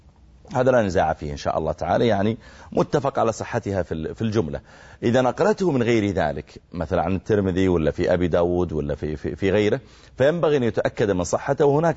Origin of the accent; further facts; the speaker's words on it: Saudi Arabia; يعني ما يدري أنا من السعودية لكني خليجي.